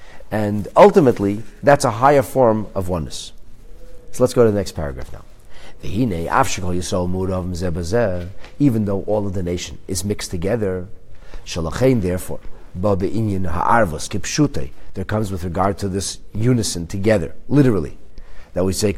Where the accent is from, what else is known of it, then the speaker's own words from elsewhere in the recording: Canada; Because I'm a Canadian. Because I live here in Canada.